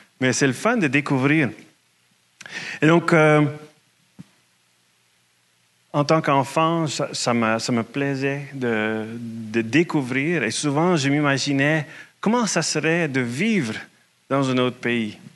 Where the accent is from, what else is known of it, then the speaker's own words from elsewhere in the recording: Netherlands; now in Canada; je vivrais plus aux Pays-Bas, là où j'ai grandi, là où toute ma famille est restée. Donc, en 2002, c'est la première fois que je suis venu au Québec.